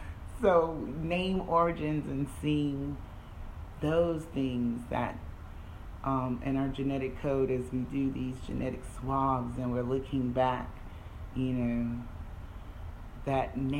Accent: South Carolina, United States; moved away; As most of you know, I live here in the Middle East. And for those of you who are new to the show, I'm originally from South Carolina, USA.

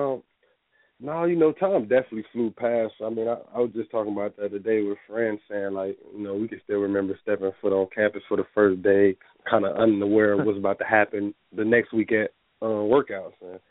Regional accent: Tennessee, United States; Yeah, I live, I grew up in Tennessee when I was younger

